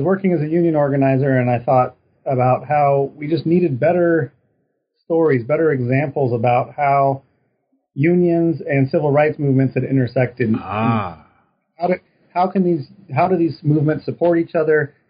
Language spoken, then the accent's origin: English; Reno, Nevada, United States; Well, so I'm originally from Reno, Nevada.